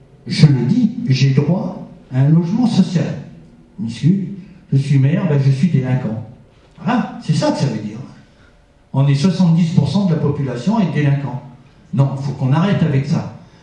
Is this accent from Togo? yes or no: no; Breuillet, France; born there; Moi, je suis né à Breuillet, il n'y avait pas de maison entre Breuillet et Lortuge.